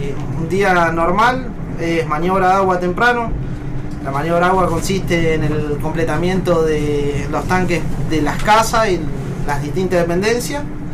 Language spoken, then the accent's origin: Spanish; Apóstoles, Misiones, Argentina; Yo soy oriundo de la provincia de Misiones, de la ciudad de Apóstoles.